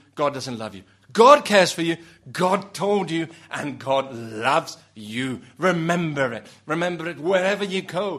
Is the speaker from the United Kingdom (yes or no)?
no; Italy; You know, there was a report in our country, in Italy. I come from Italy.